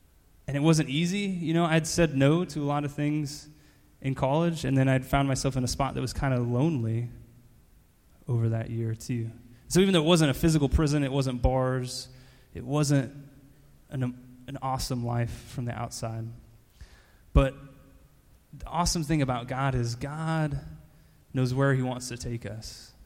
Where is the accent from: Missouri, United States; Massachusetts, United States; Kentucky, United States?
Missouri, United States; Blue Springs; by a pastor in Blue Springs, which is my hometown.